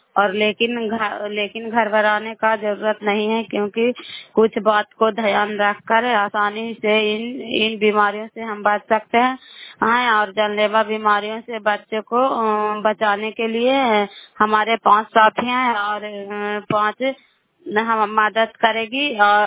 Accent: Bihar, India; नालंदा जिला कराए ब्लॉक की निवासी हूँ।

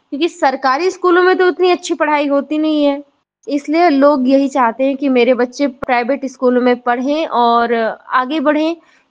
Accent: Chaitia Murar, Uttar Pradesh, India; और मैं चैतिया मुरार की रहने वाली हूँ। और हमारे यहाँ का पिन कोड नंबर है 2718 35 और मेरी उम्र है 28 साल।

